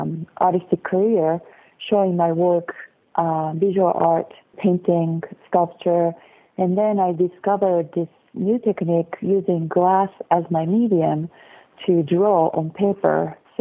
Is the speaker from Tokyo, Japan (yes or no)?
yes; Tokyo, Japan; moved away as an adult; now in Seattle, United States; I was born in Tokyo, Japan, and grew up there.